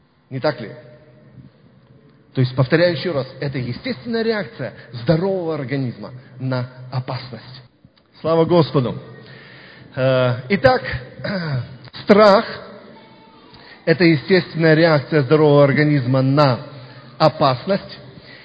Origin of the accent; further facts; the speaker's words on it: Mariupol, Donetsk Oblast, Ukraine; Я помню одного брата, еще с Мариупольской церкви, я сам родом из Мариуполя.